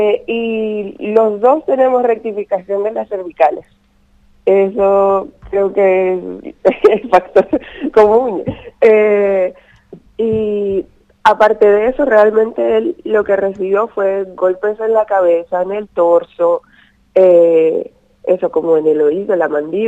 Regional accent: Venezuela; now in Spain; los dos vivimos lejos de nuestras familias. Él es de Andalucía y yo soy de Venezuela.

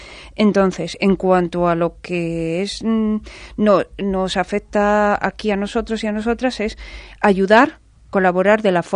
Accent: Extremadura, Spain; yo soy extremeña, la X no la he pronunciado nunca

